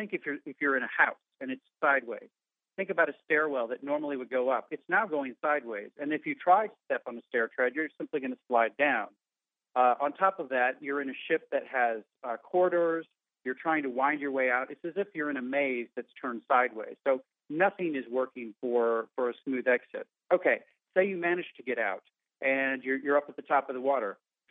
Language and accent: English; St. Louis, Missouri, United States; also born or lived in Chicago; I grew up in St. Louis, lived and worked in Chicago for about 7 or 8 years with the Wall Street Journal